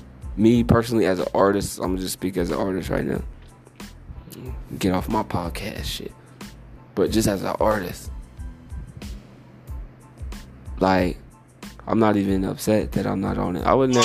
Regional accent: Xenia, Ohio, United States; also born or lived in Dayton; A lot of people just assume I'm from Dayton. I'm from Xenia, Ohio. Born and raised. Of course, I was born in Dayton

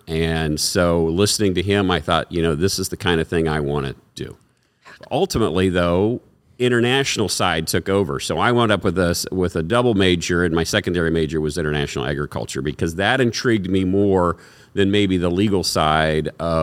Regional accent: Baxter, Iowa, United States; So I grew up in central Iowa. Jasper County is my home county. Baxter is my hometown. Grew up on a diversified corn, soy, alfalfa rotation.

